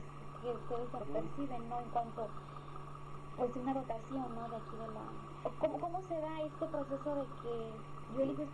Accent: Baja California, Mexico; que somos de México

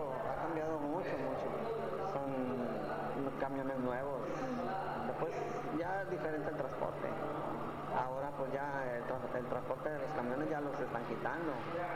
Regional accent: Tijuana, Baja California, Mexico; Sí, le digo, soy de aquí de Tijuana.

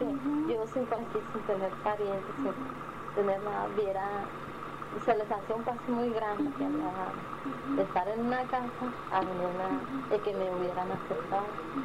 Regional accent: Zacapu, Michoacán, Mexico; now in Tijuana, Mexico; Soy de Zacapu, Michoacán.

